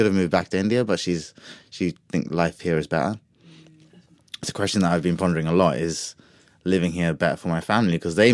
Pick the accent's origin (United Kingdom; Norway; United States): United Kingdom; East Ham, London; I grew up in East Ham.